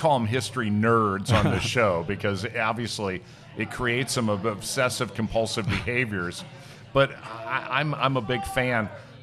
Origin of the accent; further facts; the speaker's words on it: Elkhart, Indiana, United States; I grew up in Elkhart, Indiana. And Elkhart famously only had one high school for many years.